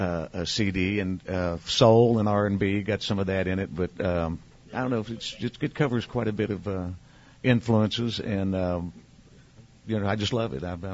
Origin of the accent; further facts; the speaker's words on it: Indiana, United States; Well, I grew up in Indiana. I was an Indy 500 guy